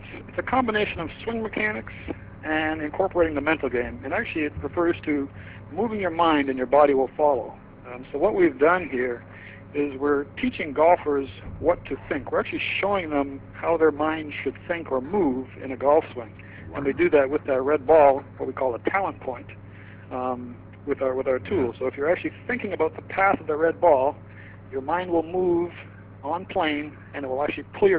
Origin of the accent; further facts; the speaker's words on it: Canada; I'm Canadian.